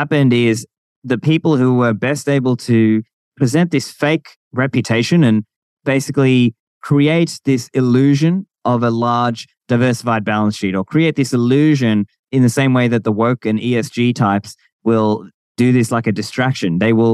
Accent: Australia; well, I'm an Australian. So I'm an Australian, so I think in Celsius, you know.

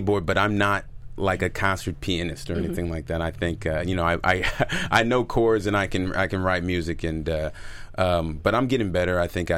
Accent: Louisville, Kentucky, United States; they loved the fact that I was from Louisville and that I would represent it well

